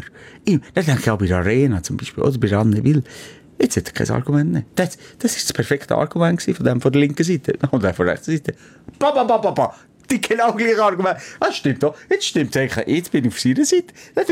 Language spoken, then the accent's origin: German; Switzerland; wir sind Schweizer